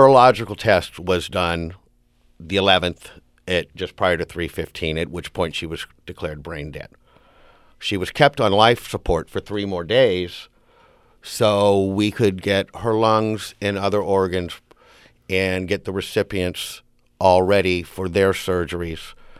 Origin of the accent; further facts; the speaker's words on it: California, United States; I grew up in Orange County.